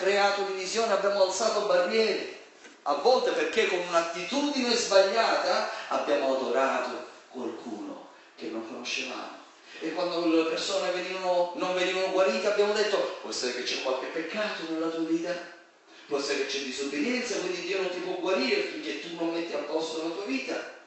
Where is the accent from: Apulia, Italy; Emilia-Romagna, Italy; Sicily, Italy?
Sicily, Italy; io vengo dalla Sicilia, abbiamo la cultura non del padre ma del bacino.